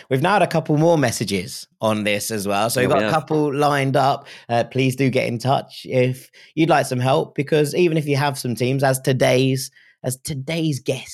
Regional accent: Philadelphia, Pennsylvania, United States; I'm from Philadelphia.

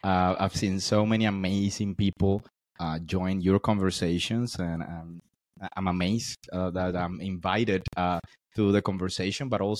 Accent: Sincelejo, Sucre, Colombia; English is a second language; Born and raised in Sincelejo, the state is called Sucre, the north coast of Colombia, Caribbean, very tropical, lots of salsa, lots of music, a little bit of chaos, right?

